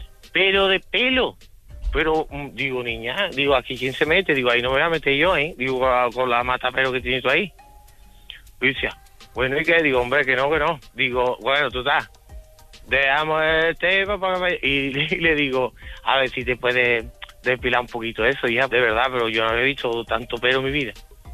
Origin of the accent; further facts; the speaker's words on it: Seville, Andalusia, Spain; estaba yo trabajando en Zaragoza, yo soy de Sevilla, y estaba trabajando en Zaragoza.